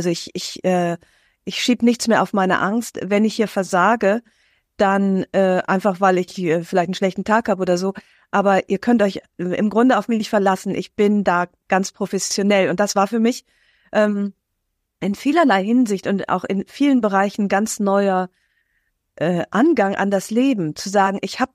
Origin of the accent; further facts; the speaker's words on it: Aachen, North Rhine-Westphalia, Germany; Ich wollte nie aus meiner Heimatstadt Aachen weg.